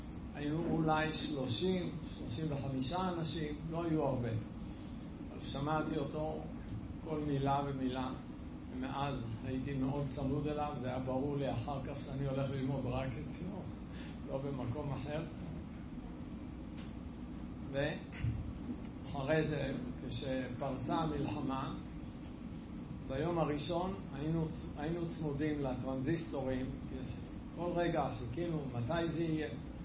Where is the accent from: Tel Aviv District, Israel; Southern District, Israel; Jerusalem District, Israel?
Jerusalem District, Israel; Jerusalem; אבל גדלנו בירושלים עם המון המון ציפיות.